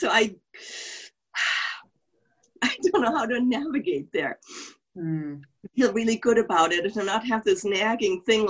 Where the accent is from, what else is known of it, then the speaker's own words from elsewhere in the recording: Germany; now in United States; New Mexico. Awesome. Good morning. Good morning. But originally, I'm from Germany. But I've moved here.